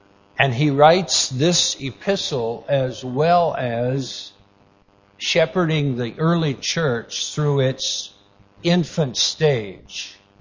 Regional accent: United States; So in our country, I face a lot of opposition. And that's because I was raised in America that was started by Christians.

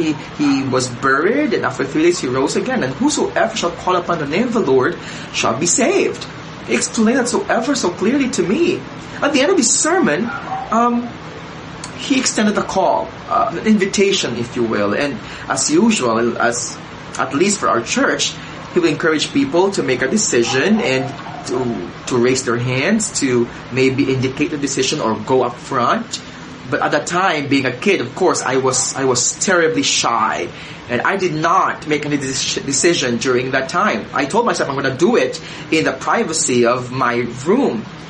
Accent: Philippines; I grew up in Ilocito, Philippines, with my extended family.

